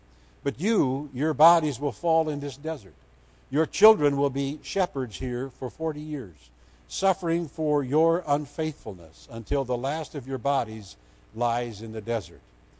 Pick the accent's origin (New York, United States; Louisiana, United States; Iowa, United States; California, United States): Iowa, United States; I grew up in Northwest Iowa, and Iowa has no pro sports teams